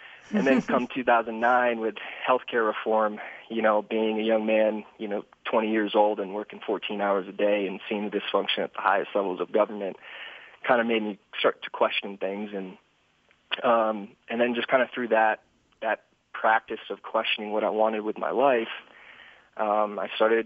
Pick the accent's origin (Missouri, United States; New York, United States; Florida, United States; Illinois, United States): Florida, United States; so I grew up in Florida, and I was a big surfer